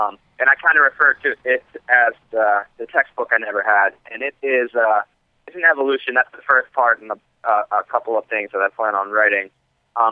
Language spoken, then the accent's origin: English; Baltimore, Maryland, United States; obviously I grew up in Baltimore, so I'm an avid Ravens fan, Orioles fan, and I love sports across the board.